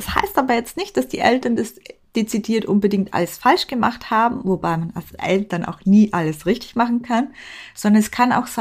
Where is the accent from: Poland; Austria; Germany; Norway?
Austria; now in Vienna, Austria; ich habe ein bisschen einen Dialekt. Und damit ihr wisst, warum, ich bin Österreicherin und ich wohne in Wien.